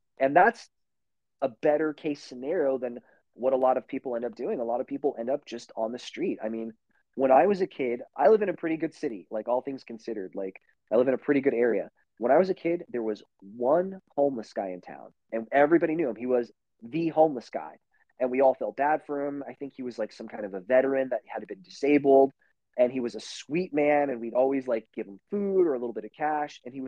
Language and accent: English; United States; But it really breaks my heart as an American. And this is the only country I'm ever going to live in.